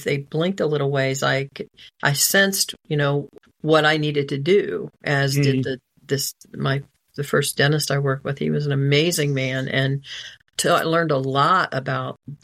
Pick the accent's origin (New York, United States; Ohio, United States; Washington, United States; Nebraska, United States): Ohio, United States; Xenia; also born or lived in Springfield; In Ohio, in Xenia, Ohio, which is where, well, I was born in Springfield, but I grew up basically in Xenia, and my parents and my three siblings all live there